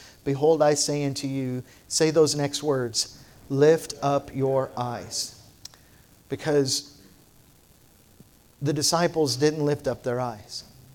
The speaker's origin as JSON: {"language": "English", "region": "Nebraska", "country": "United States", "said": "So I said to him, I said, I'm from Nebraska."}